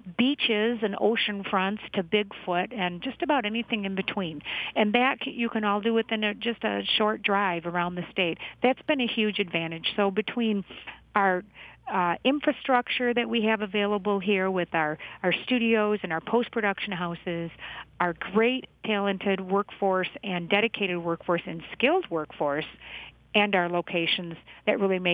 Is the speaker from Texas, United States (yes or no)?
no; Detroit, Michigan, United States; We're from Detroit. Our parents are from Detroit.